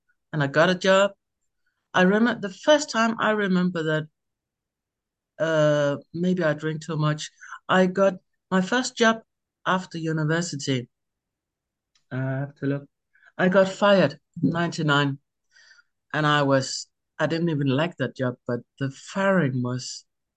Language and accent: English; Denmark; I'm from Denmark. I'm 59.